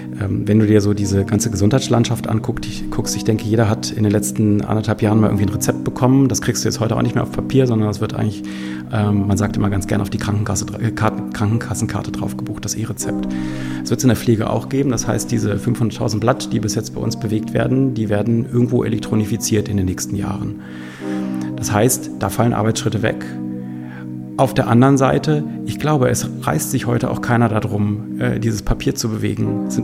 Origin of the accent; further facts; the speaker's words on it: Eschershausen, Lower Saxony, Germany; Ursprünglich bin ich im Landkreis Holzminden groß geworden. Ich komme aus Eschershausen, bin also auch ein Kind der Region.